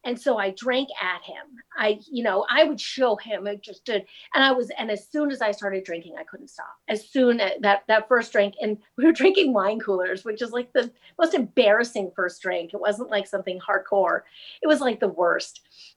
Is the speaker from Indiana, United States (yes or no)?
no; Lafayette, California, United States; I was born and raised in Contra Costa County. I'm totally a local kid, sort of done wrong, but I grew up in Lafayette.